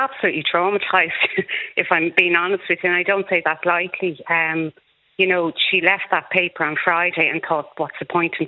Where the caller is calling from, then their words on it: Lucan, Leinster, Ireland; I'm from Lucan in County Dublin.